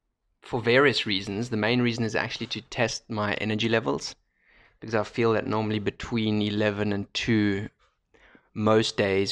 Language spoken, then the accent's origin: English; South Africa; moved away as an adult; also born or lived in Berlin, Germany; So long story short, born and raised in South Africa, After having finished high school here, I moved to Berlin, Germany, to pursue a career in professional soccer